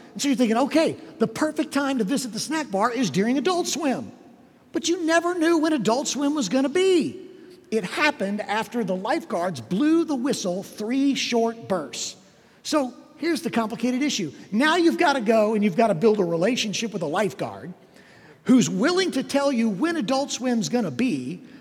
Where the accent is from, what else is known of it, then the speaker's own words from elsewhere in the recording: Overland Park, Kansas, United States; What we had is we had in Overland Park, where I grew up in Kansas City, a public pool.